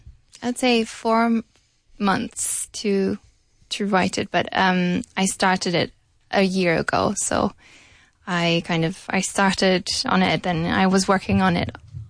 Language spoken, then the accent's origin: English; Germany; English is a second language; also born or lived in England; now in Spain; And so I grew up in Germany. I spent there most of my life. And then I went to England and did my studies in England. That's where I really learned my English. And then I came to Spain, and now I'm in Spain.